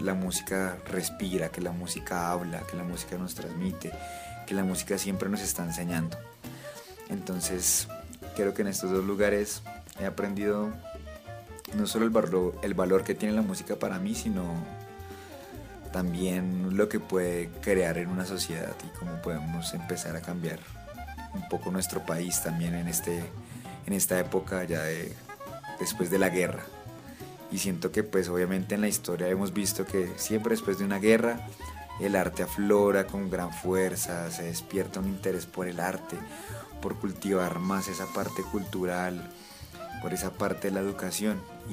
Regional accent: Colombia

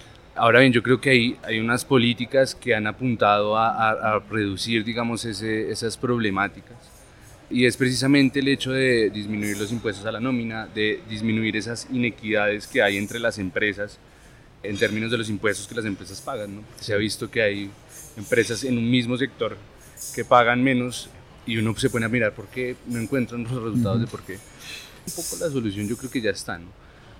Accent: Colombia; como la hemos propuesto nosotros como colombianos

